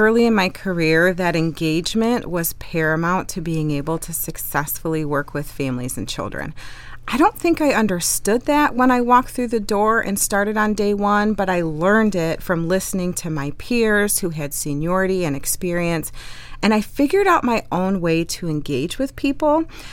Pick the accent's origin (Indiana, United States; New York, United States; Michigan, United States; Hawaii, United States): Indiana, United States; born there; I was born in Indiana a long time ago.